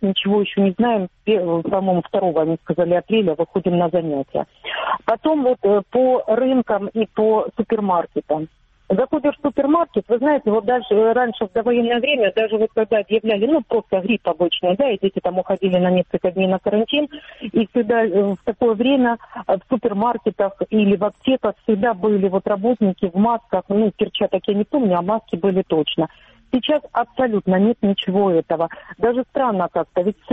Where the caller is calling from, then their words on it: Donetsk, Donetsk Oblast, Ukraine; Я из неподконтрольного Донецка.